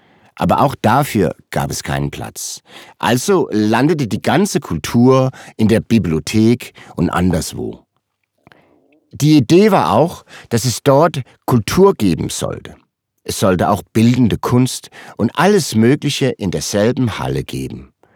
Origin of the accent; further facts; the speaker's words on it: Zealand, Denmark; Selbst auf Falster, wo ich herkomme.